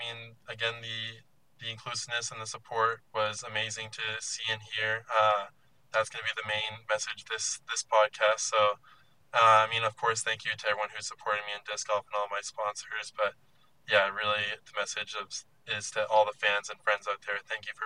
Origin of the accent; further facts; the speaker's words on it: Canada; as a Canadian is absolutely fine